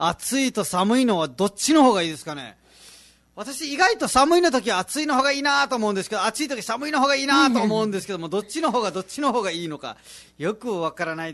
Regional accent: Nepal; Japanese is a second language; 実はネパール人なので、はい、道がないところもあっていっぱい苦しんでる、ことがあります。

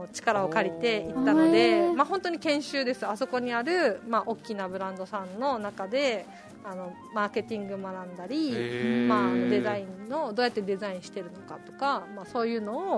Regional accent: Uruma, Okinawa, Japan; also born or lived in Sesoko / Nagano / Gifu; 瀬底出身だけど、まあ、石川、うるま市石川、今の育ちなんですよ、うん、でだけどやっぱ海が忘れられないっていうか、うん、まあ、内地にも出たり、うん、長野に住んだり岐阜に住んだりしたんですけど

